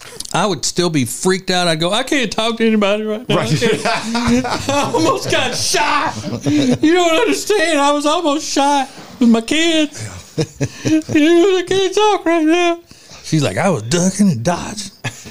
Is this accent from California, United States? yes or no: no; Louisiana, United States; moved away as an adult; Both being born and raised in Louisiana, when we decided to become a radio team, we knew that we were going to have to move about the country